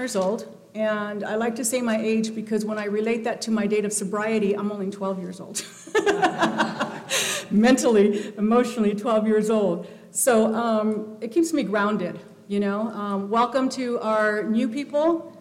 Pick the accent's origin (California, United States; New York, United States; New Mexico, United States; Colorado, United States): California, United States; Los Angeles; now in Pismo Beach, United States; I'm originally from Los Angeles and what I like to call the Mexican ghetto. Projects, it's near East LA. I grew up in the Hazard Projects, El Sereno, Lincoln Heights.